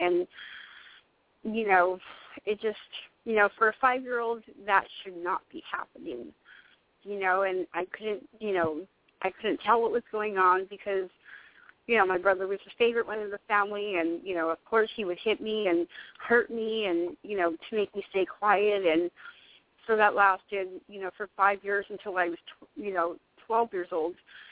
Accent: East Los Angeles, California, United States; originally I'm from East L.A.

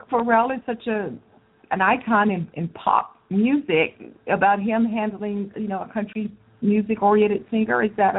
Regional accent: Dallas, Texas, United States; Well, I'm familiar with Dallas because I grew up in Dallas, so, but anyway.

